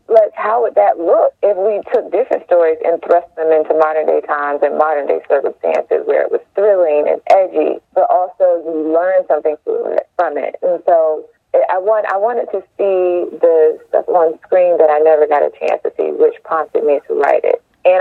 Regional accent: Daytona Beach, Florida, United States; I'm from Daytona Beach.

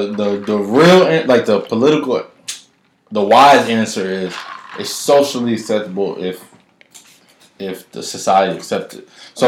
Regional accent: Columbus, Ohio, United States; I'm from I grew up in Columbus too.

